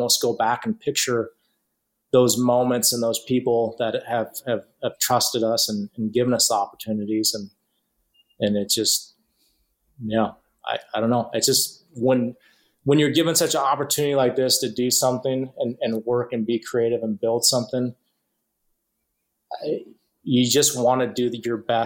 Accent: Nebraska, United States; I'm a kid from Nebraska that was doing something completely different.

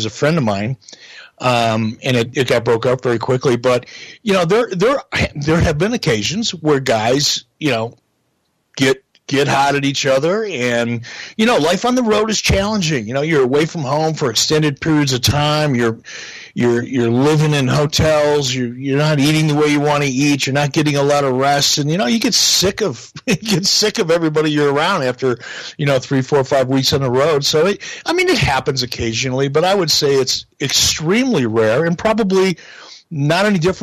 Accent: Detroit, Michigan, United States; As a kid growing up in Detroit, you know, I watched Westerns all the time and grew up fascinated with cowboy culture and the Rocky Mountains

